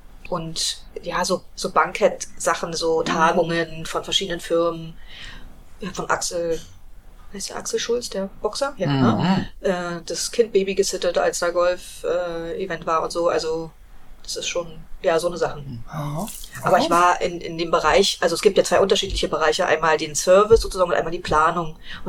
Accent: Rüdersdorf, Brandenburg, Germany; born or raised there; also born or lived in Berlin

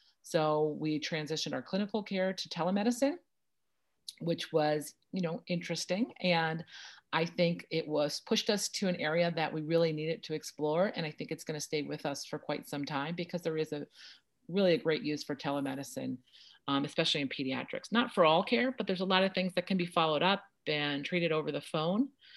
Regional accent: Kenilworth, New Jersey, United States; Well, I grew up in Kenilworth, New Jersey, which is a small town close to Union in Union County.

